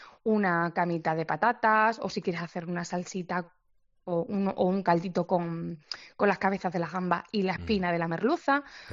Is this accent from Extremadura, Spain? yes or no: yes; Extremadura, Spain; porque somos de Extremadura, entonces el cordero nos gusta mucho, tenemos además familia ganadera.